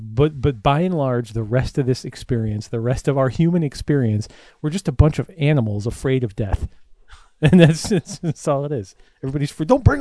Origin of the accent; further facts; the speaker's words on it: New York, United States; Yes, like, yes, I'm from New York.